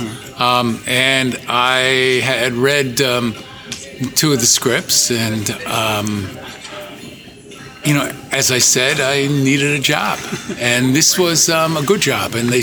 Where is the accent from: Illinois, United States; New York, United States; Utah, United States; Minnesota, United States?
New York, United States; Bronx; I'm from the Bronx.